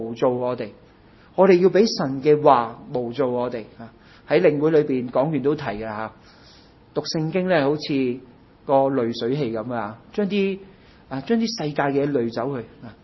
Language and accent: Cantonese; Hong Kong; 所以我哋虽然出身喺香港，成长喺香港，我哋样样嘢都好舒服。